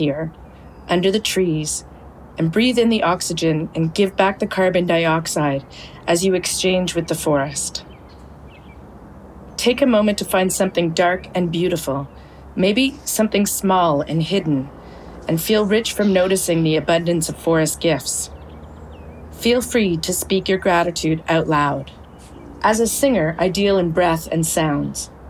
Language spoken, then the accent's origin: English; Toronto, Ontario, Canada; I've been a walker ever since high school, growing up in Toronto.